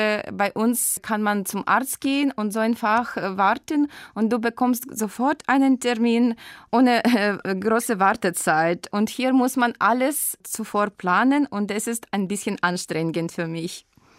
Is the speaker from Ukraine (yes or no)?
yes; Ukraine; German is a second language; Ich komme aus der Ukraine und meine Stadt liegt im Osten. Das ist eine große Stadt, 1,5 Millionen Menschen. Ich bin im 1970 geboren.